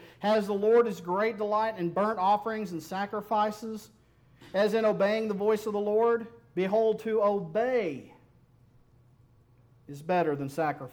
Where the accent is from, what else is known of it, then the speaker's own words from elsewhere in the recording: Fort Worth, Texas, United States; Where I grew up in Fort Worth, there was a big country club that, and we drove by it all the time.